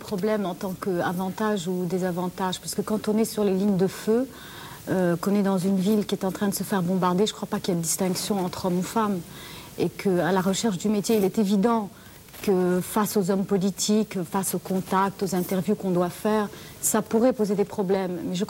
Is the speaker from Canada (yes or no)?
no; Lebanon; moi aussi, en tant que Libanaise